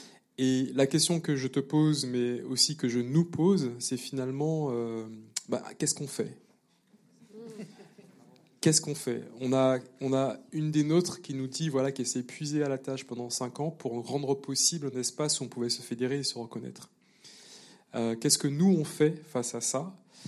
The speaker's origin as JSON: {"language": "French", "country": "Martinique", "lives_now": "Paris, France", "said": "Je suis martiniquais, chercheur engagé aujourd'hui, vivant et travaillant au CNRS à Paris."}